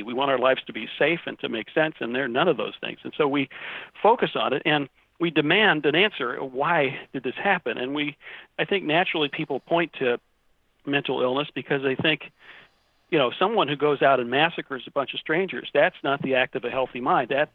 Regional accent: Chapel Hill, North Carolina, United States; who was a very angry man in my hometown in Chapel Hill, North Carolina

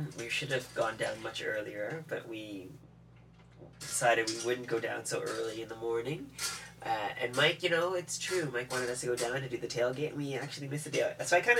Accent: Canada; being very Canadian

